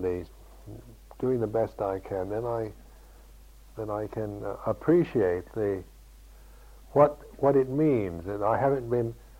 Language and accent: English; United States; because being an American, of course, we don't bow to each other at all.